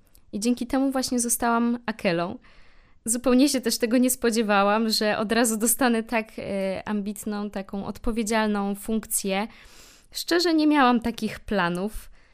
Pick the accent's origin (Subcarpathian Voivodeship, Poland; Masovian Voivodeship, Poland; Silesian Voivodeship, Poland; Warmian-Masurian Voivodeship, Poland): Masovian Voivodeship, Poland; Warsaw; Tak, pochodzę z Warszawy.